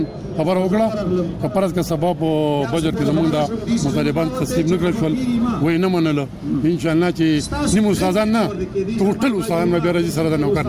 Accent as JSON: {"language": "Pashto", "town": "Khwazakhela", "region": "Khyber Pakhtunkhwa", "country": "Pakistan", "said": "زه د سواد خوځښین نه راغلی ما"}